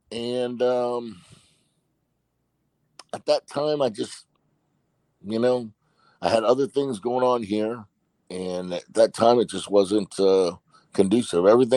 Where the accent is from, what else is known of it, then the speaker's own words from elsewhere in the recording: Tampa, Florida, United States; growing up in Tampa, and Tampa has a long storied history